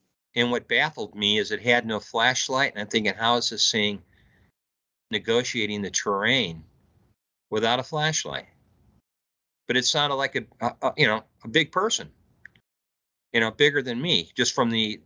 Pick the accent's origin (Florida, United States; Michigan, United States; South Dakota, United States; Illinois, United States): Illinois, United States; well, you know, I'm from Illinois. So I do a lot of camp in my area.